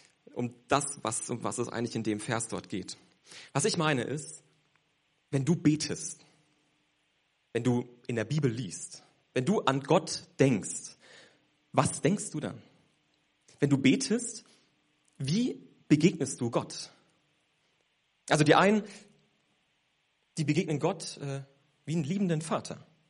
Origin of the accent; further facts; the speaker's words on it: Basel, Basel-Stadt, Switzerland; ich komme aus Basel, ich studiere dort Theologie